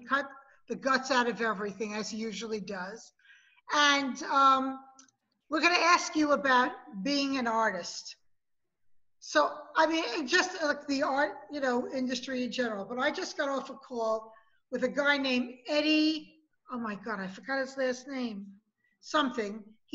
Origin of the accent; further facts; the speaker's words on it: New York, United States; accent: New York; My voice has changed. I've lost my New York accent.